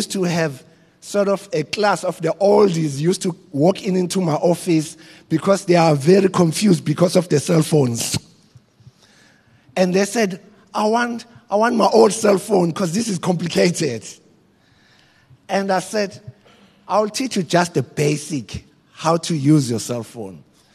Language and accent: English; Embo, KwaZulu-Natal, South Africa; That I come from Embo. I went to Kabazela High School. Kabazela High School, they used to teach us English in Zulu.